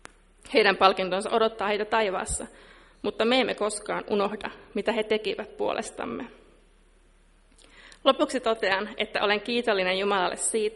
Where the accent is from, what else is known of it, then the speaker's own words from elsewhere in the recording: Ethiopia; Finnish is a second language; now in Finland; Ennen kaikkea olen etiopialainen lähetystyöntekijä Suomessa ja Euroopassa.